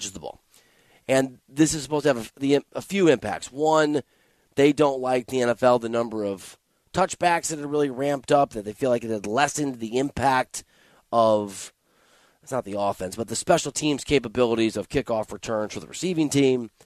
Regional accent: Iowa, United States; Whatever. I'm from Iowa. I'm doing it.

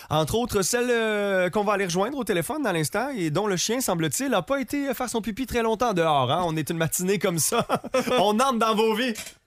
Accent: Quebec, Canada; on est Québécois, on est Estriens, on connaît nos hivers et on est habitués.

